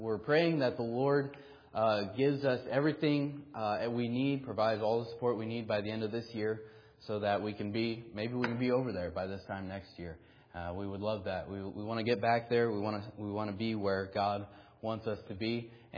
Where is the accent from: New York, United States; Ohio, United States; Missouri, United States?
Missouri, United States; Now, mind you, I grew up in Missouri, just a little bit west of here. And, you know, we didn't speak a lot of French growing up in Missouri.